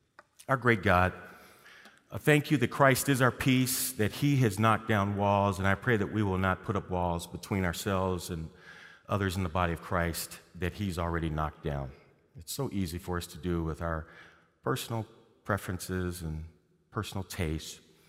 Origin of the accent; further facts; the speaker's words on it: St. Louis, Missouri, United States; Many of you know that St. Louis is my hometown. I grew up about 8 miles from where Ferguson, Missouri is. Ferguson's a suburb. I grew up in the urban core of St. Louis.